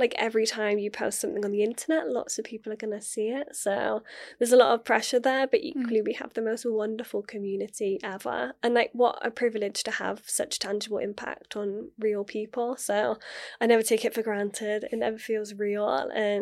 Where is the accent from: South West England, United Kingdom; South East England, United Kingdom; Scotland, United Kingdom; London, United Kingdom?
South West England, United Kingdom; Gloucester; So 21, head to university in my hometown back in Gloucester.